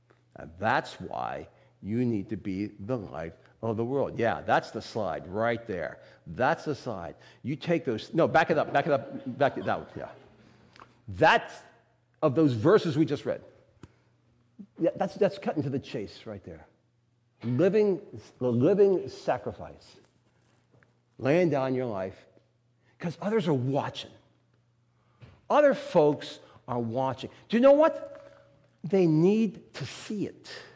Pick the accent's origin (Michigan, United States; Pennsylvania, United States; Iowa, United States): Pennsylvania, United States; Pittsburgh; We talked about the Steelers. Steelers. I'm from Pittsburgh.